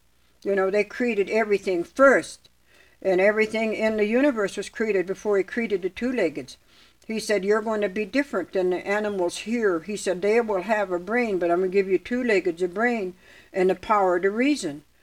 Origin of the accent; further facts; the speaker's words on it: Oregon, United States; I'm an Indian woman from a different tribe than my husband. From his tribe, women down there on the Klamath River do not sing with the drum. But being I am not from his tribe, and I am from here, the state of Oregon